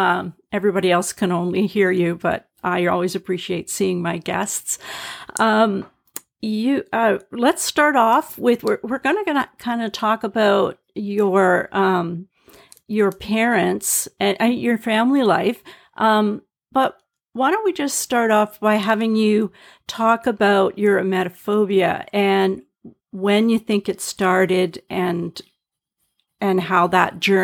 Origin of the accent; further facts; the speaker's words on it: Vancouver, British Columbia, Canada; from Vancouver, Canada, recovered emetophobic licensed psychotherapist specializing in emetophobia and your host for this podcast.